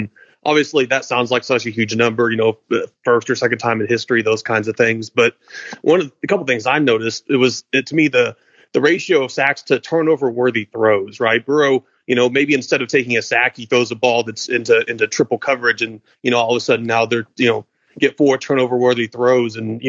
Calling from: Louisville, Kentucky, United States; So appreciate y'all taking my call. I'm calling from Louisville.

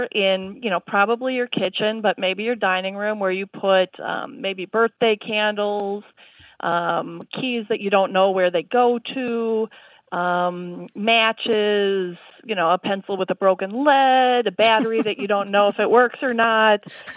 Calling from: Madison, Wisconsin, United States; I'm calling from Madison, Wisconsin.

